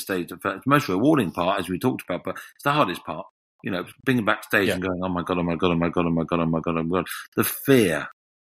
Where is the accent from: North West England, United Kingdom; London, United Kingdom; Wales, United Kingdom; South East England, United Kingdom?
London, United Kingdom; I'm a Londoner, born and bred